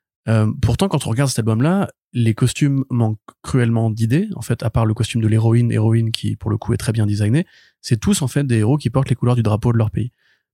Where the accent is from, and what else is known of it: France